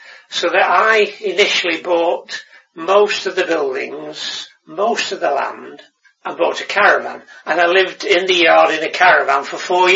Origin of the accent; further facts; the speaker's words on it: Macclesfield, North West England, United Kingdom; Cophurst Farm, Sutton, age 73. I was born in Macclesfield. The old part of Macclesfield used to be Sutton on the old boundary.